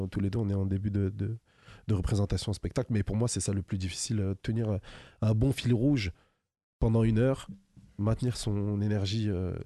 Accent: Cameroon; parce que je suis camerounais comme.

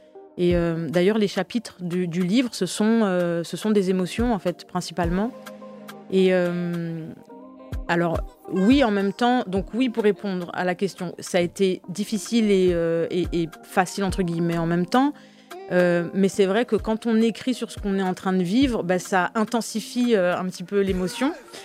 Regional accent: Guadeloupe, France; Oui, je suis guadeloupéenne

